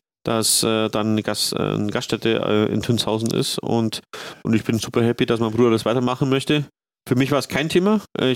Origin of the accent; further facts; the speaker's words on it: Freising, Bavaria, Germany; weil ich komme ja auch näher aus Freising. Freising ist die Bierhauptstadt. Die Geburtsstadt des Bieres